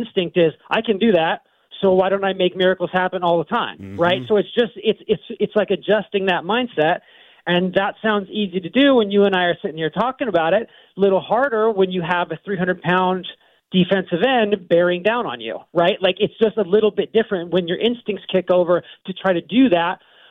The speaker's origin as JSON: {"language": "English", "region": "California", "country": "United States", "said": "and I'm from Southern California, and USC is king down there."}